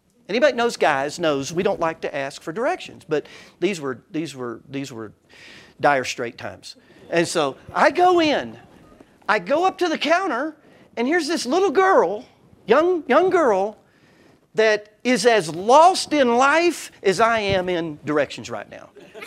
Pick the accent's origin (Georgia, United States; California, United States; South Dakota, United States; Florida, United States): Florida, United States; Orlando; And I grew up in Orlando, Florida, when it was rural, before Mickey Mouse. I was born literally downtown Orlando, South Orange Blossom Trail, and it was a dirt road.